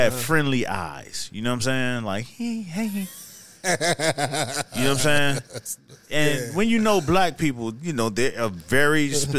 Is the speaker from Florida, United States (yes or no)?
yes; Miami, Florida, United States; I grew up in Miami. Uh-huh. You know what I'm saying? Between black ass Carroll City and black ass Brown Sub and all points in between.